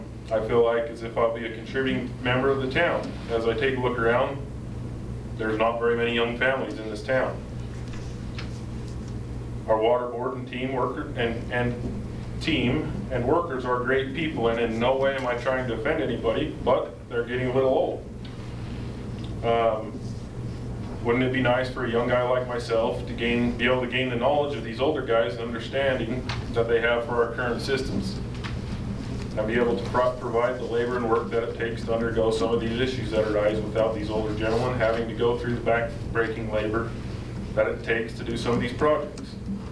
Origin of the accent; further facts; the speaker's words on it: Daniel, Utah, United States; now in Midway, United States; I was born and raised here in Daniel.